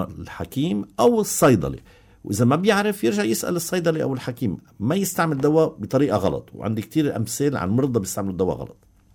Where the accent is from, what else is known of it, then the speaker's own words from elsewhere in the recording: Lebanon; نحن بنعتبر الاكل عندنا بلبنان بيزا اكثر شيء بالخبز